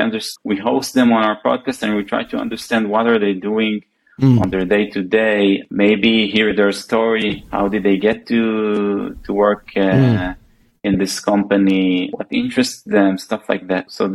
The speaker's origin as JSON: {"language": "English", "town": "Safed", "region": "Northern District", "country": "Israel", "tie": "born or raised there", "said": "We were both born and raised in Tzfat, and we went to school together."}